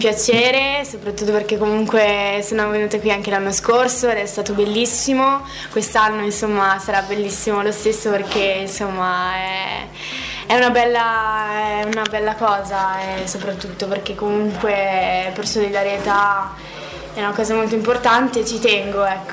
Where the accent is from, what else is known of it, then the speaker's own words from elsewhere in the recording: Verona, Veneto, Italy; io la vedevo molto molto spesso l'Arena da fuori, perché comunque vabbè, sono di Verona.